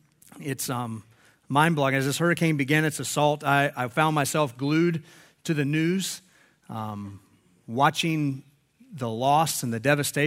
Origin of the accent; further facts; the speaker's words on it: North Carolina, United States; now in Florida, United States; we're not any strangers to hurricanes here, being in Florida, and I grew up in North Carolina